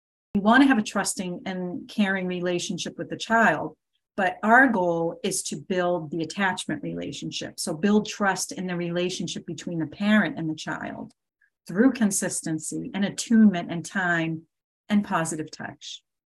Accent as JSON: {"language": "English", "region": "Massachusetts", "country": "United States", "said": "I come from Massachusetts. It's a different culture."}